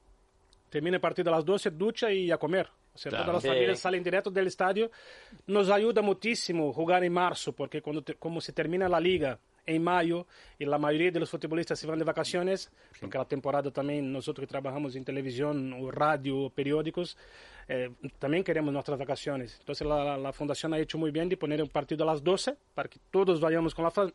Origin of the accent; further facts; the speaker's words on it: Brazil; vengo de Brasil